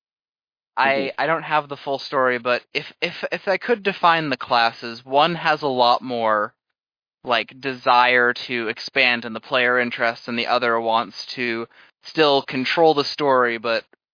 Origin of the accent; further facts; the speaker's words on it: Geneva, Illinois, United States; which was a person back in my hometown of Geneva, Illinois.